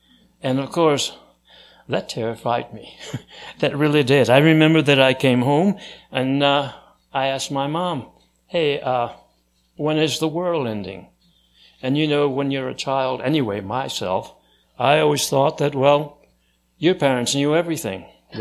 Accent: California, United States; born there; I was born in Napa Valley to immigrants. My mother was from Catalonia, Spain, and my father was from Provence.

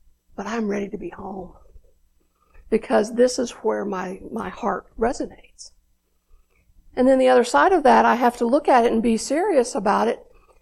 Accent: Tennessee, United States; born there; And I was born in the South, even though I've lived in other places, but I was born in East Tennessee, the foothills of the Smokies.

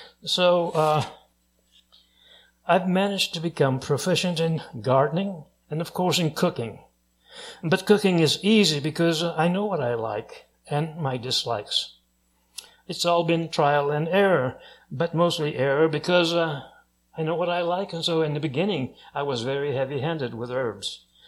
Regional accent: California, United States; I grew up in California, and right near us was Stinson Beach, just north of San Francisco. And that was my playground.

